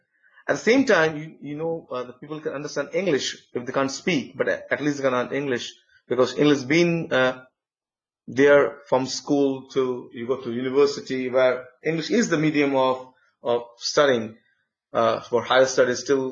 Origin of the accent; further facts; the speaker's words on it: Kolkata, West Bengal, India; English is a second language; because British used to name my city Calcutta. But now we have changed to the Bengali pronunciation to Kolkata.